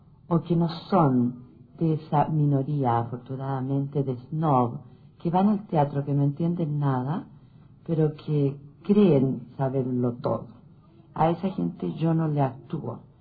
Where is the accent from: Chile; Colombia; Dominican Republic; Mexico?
Chile; uno que me llena de orgullo como chilena